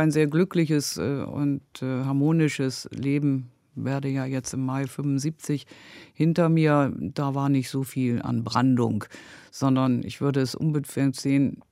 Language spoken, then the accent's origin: German; Bremen, Germany; now in Frankfurt, Germany; Hier in Frankfurt heißen die Wasserhäuschen. Bei uns in Bremen heißen die Buden.